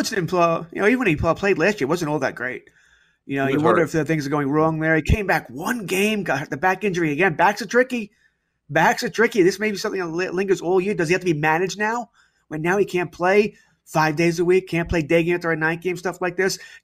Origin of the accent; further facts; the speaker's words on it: Elmont, New York, United States; I grew up in Elmont. I lived there for 20 years, so I know exactly where it is